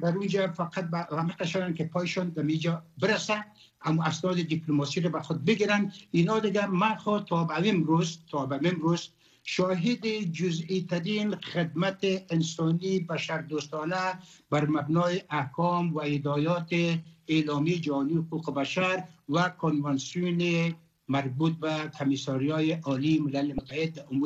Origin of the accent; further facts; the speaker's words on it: Afghanistan; من در افغان هستم، از افغانستان هستم، اونجا زادگاهیم است